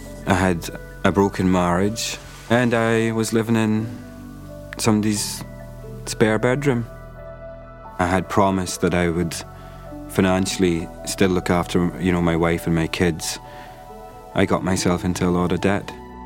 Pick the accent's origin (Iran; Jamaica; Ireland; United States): Ireland; I grew up in Ireland, so, you know, Ireland's quite a strict Catholic country.